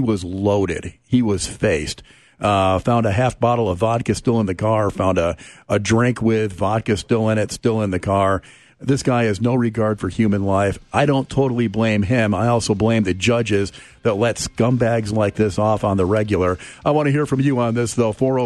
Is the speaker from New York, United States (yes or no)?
yes; New York, United States; so I grew up wrenching on cars most of my life as mm-hmm. a kid. So we grew up in New York, and, you know, 16 years old, I'm wrenching on a car